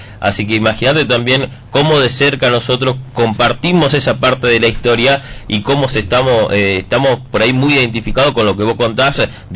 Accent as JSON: {"language": "Spanish", "region": "Tucumán", "country": "Argentina", "said": "Como tucumanos"}